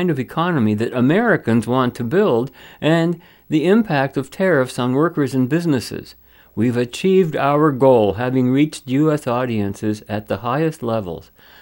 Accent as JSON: {"language": "English", "country": "Canada", "said": "just because I'm a Canadian who happens to live in the province of Ontario"}